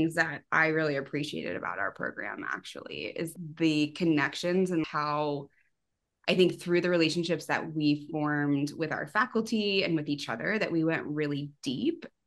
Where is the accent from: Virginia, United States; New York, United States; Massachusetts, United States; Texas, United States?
Texas, United States; Dallas; I think one of the elementary schools where I grew up in Dallas lost 3 or 4 girls all going into the third grade.